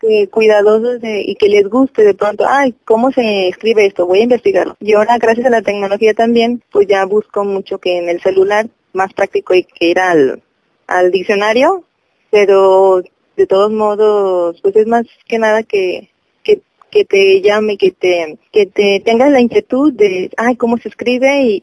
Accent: Mexico; Que tenemos que, como mexicanos, yo poder decir

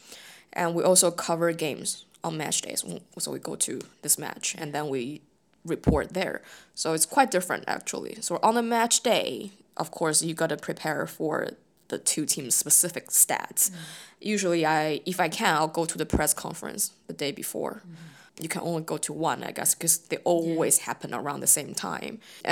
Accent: Beijing, China; now in United Kingdom; I'm from Beijing. I grew up in Beijing. Beijing is still my city and will always be my city.

